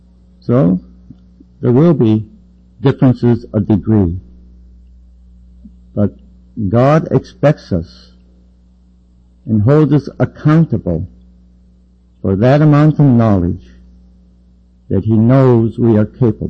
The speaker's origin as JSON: {"language": "English", "town": "Detroit", "region": "Michigan", "country": "United States", "tie": "born or raised there", "said": "I was raised in Detroit in a class there"}